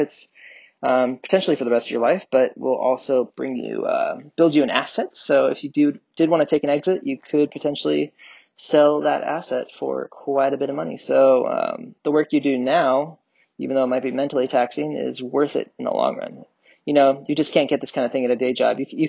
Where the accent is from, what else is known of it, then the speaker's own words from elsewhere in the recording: Seattle, Washington, United States; also born or lived in Idaho / Los Angeles; I grew up in Seattle, went to Idaho, and in my high school years, went down to Los Angeles for my college years.